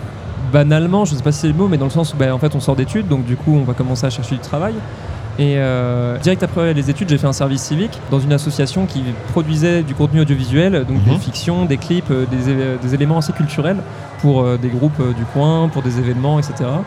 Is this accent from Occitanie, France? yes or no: no; Bressuire, Nouvelle-Aquitaine, France; Et donc je suis originaire de Bressuire qui a une heure d'Angers.